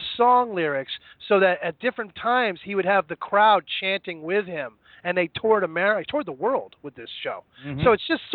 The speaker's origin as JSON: {"language": "English", "region": "New England", "country": "United States", "tie": "born or raised there", "said": "1975, when I was like 5 or 6 years old, my friend's, his house was right up against the woods in my hometown in New England."}